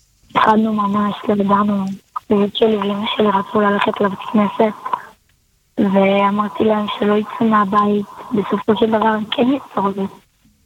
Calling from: Jerusalem, Jerusalem District, Israel; אנחנו פה הירושלמים

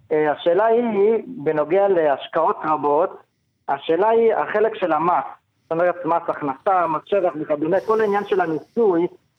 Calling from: Giv'at Ze'ev, Judea and Samaria Area, Israel; אני בגבעת זאב

